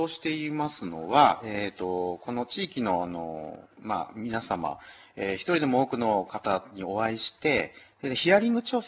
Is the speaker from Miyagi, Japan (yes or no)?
yes; Sendai, Miyagi, Japan; also born or lived in Hachinohe, Japan / Morioka, Japan; 私は東北人なんですけれども、はい、生まれが青森県の八戸市、はい、育ちが宮城県の仙台市、はい、で大学は岩手の盛岡と東北を転々としておりました。